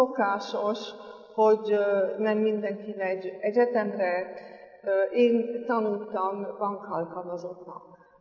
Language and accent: Hungarian; Switzerland; Hungarian is a second language; moved away as an adult; now in Hungary; Svájcban nőttem fel, egy elég nagy családban, 5 gyerek voltunk, és ott Basel mellett a német, svájci német részen laktunk.